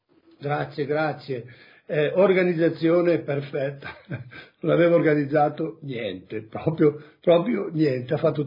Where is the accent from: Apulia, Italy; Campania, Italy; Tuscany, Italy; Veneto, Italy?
Veneto, Italy; io sono veneto come voi e difatti mi sento a casa doppiamente